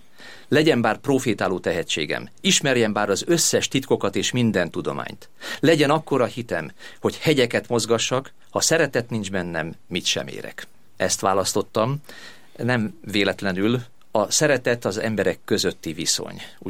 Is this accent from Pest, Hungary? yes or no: yes; Táborfalva, Pest, Hungary; also born or lived in Lajosmizse; Lajos Mizsén születtem, 56. október 5-én, nagyon szép és zavaros időben, és Táborfalván nőttem fel, 14 éves korom még az általános iskolát ott végezvén